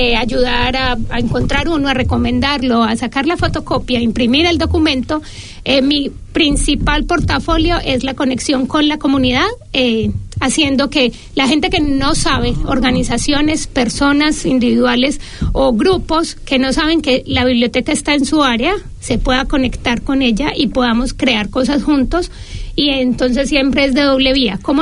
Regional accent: Medellín, Antioquia, Colombia; moved away as an adult; now in New Zealand; soy de Medellín, Colombia. Llegué hace 7 años a Nueva Zelanda con la intención de aprender inglés desde cero realmente, y me fui quedando

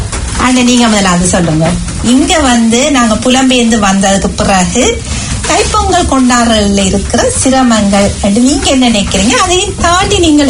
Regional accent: Sri Lanka; now in New Zealand; நாங்க இலங்கையிலேயே பிறந்து வளர்ந்த நாங்கள், சோ இங்க வந்த

